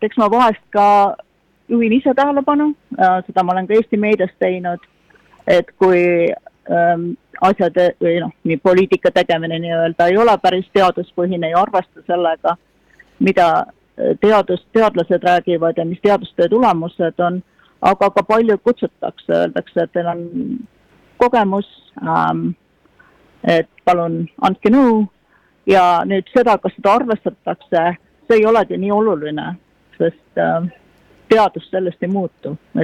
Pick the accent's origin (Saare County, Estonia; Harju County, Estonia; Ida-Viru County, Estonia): Saare County, Estonia; No Saaremaa on kodusaar. Saaremaa olen ma sündisin Saaremaal, sündisin Eitas.